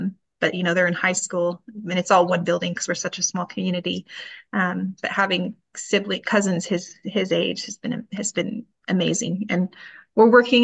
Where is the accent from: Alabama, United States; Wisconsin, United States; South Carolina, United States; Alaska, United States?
Alaska, United States; now in Oklahoma, United States; So I am originally from Alaska. The Army took me out of Alaska and brought me here to Oklahoma. I am Inupiaq, which is Eskimo